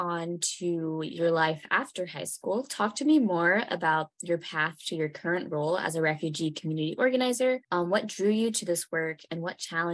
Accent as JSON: {"language": "English", "town": "Greensboro", "region": "North Carolina", "country": "United States", "said": "And I say, I'm from Greensboro."}